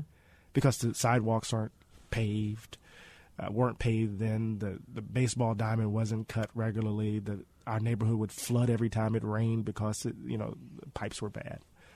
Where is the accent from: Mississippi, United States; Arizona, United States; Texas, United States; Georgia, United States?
Mississippi, United States; I'm from Mississippi. That's high cotton, right?